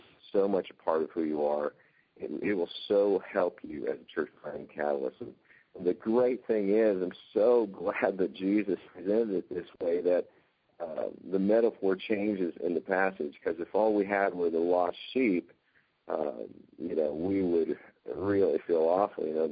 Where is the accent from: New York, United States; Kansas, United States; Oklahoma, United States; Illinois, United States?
Kansas, United States; now in Canada; I grew up in Kansas. I've been in Canada now for 10 and a half years.